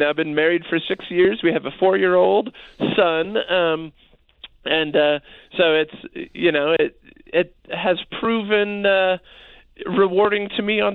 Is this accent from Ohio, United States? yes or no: no; Pennsylvania, United States; I can't claim to do it in true New Yorker style, although I grew up in Pennsylvania.